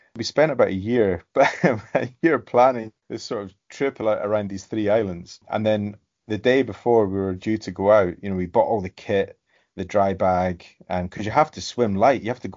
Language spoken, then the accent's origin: English; Scotland, United Kingdom; now in Hong Kong; because I'm from Scotland, which is known as a walking country, but it wasn't until coming to a big city like Hong Kong that I got into hiking.